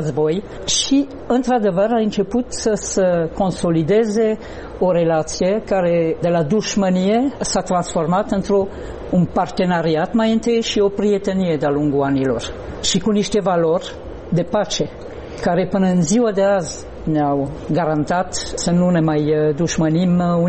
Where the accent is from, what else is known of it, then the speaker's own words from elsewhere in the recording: Grand Est, France; Romanian is a second language; Eu sunt originară din Alsacia, m-am născut în Alsacia